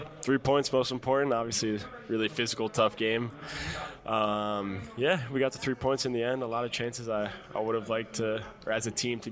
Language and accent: English; New York, United States; Hip hop. I'm a New Yorker.